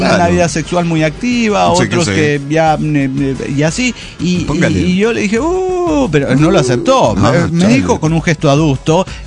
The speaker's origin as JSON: {"language": "Spanish", "region": "Tarija", "country": "Bolivia", "said": "Soy el cojudo de Tarija, Bolivia."}